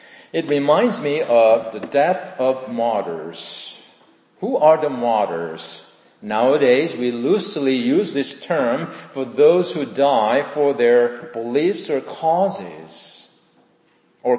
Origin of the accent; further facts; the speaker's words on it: South Korea; I was born and raised in South Korea.